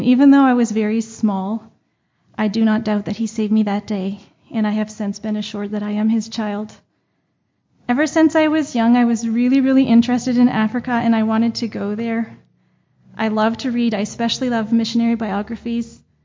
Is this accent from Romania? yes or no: no; Nova Scotia, Canada; I am originally from Nova Scotia in Canada, and our family lives in New Brunswick.